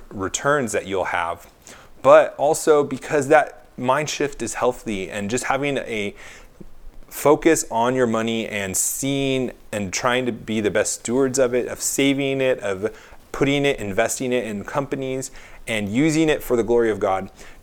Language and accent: English; California, United States; I came from California, and in fact, we took down that San Clemente power plant